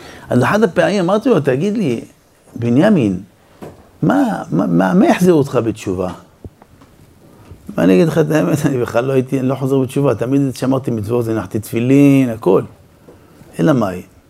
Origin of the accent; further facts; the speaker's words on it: Beersheba, Southern District, Israel; זה בדיוק היה עיר מולדתי באר שבע.